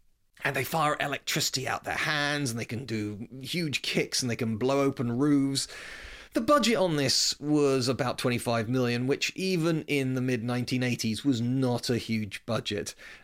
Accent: United Kingdom; accent: British; And you can tell from my accent, I'm clearly British.

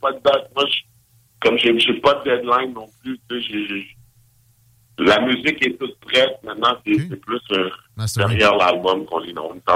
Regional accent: Montreal, Quebec, Canada; quand j'étais jeune à Montréal

